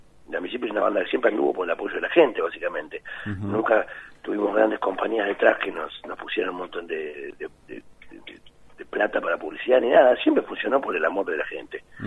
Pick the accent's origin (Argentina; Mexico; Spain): Argentina; Nosotros somos cancioneros, todos somos argentinos